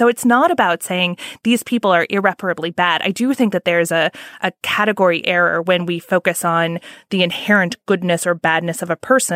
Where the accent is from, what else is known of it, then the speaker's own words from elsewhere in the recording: Indiana, United States; I'm from Indiana. My family is very conservative.